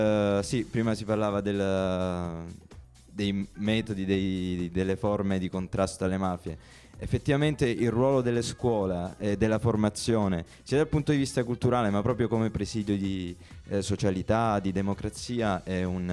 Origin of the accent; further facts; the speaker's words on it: Brindisi, Apulia, Italy; Io non sono veneto, vengo dalla Puglia, da Brindisi.